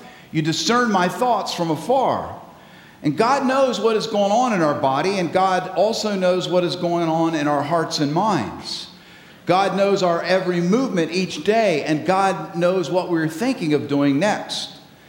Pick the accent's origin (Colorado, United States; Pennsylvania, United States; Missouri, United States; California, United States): Pennsylvania, United States; moved away as an adult; now in Michigan, United States; should I leave my home state of Pennsylvania and should I come to Michigan?